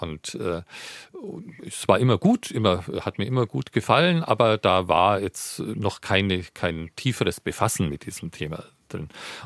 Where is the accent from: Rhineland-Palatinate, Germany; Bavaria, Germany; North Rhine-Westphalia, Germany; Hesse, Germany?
Bavaria, Germany; ich komme ursprünglich aus Franken